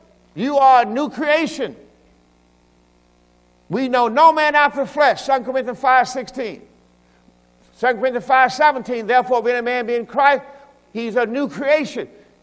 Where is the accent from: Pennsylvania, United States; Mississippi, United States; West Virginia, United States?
Mississippi, United States; Listen, man, I'm from Mississippi, plantation, cotton field, come on.